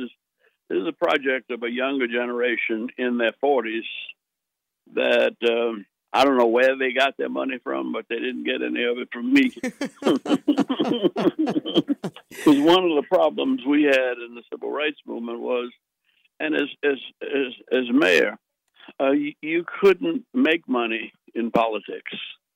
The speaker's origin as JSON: {"language": "English", "town": "New Orleans", "region": "Louisiana", "country": "United States", "tie": "born there", "lives_now": "Atlanta, United States", "said": "And I'll always come back home to Atlanta, even though I wasn't born here. I was born in New Orleans."}